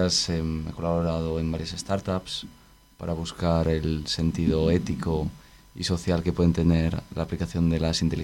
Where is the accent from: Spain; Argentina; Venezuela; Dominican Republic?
Spain; vengo de España.